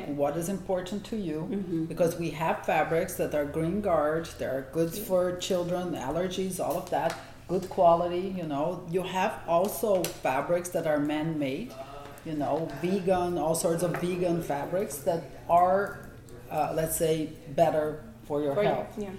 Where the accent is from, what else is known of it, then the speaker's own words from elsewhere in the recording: Brazil; English is a second language; I grew up in Brazil, right?